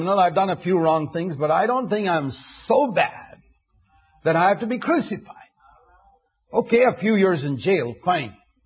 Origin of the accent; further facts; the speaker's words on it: Bangalore, Karnataka, India; in Bangalore, my hometown in India